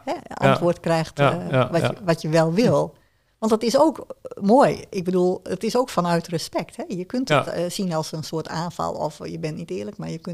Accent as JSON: {"language": "Dutch", "country": "Netherlands", "said": "Ik denk dat wij als Nederlanders daar ook heel slecht in zijn."}